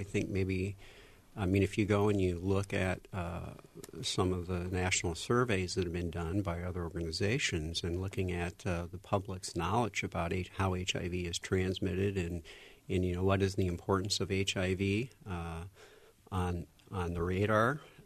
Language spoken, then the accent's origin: English; Iowa, United States; born there; And, I'm an Iowan. I was born in Iowa. I moved away, came back.